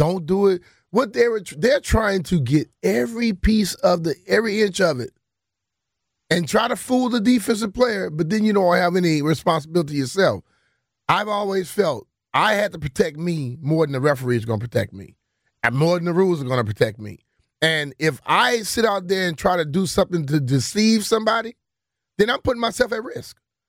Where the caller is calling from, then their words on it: Philadelphia, Pennsylvania, United States; I'm calling me from Philly.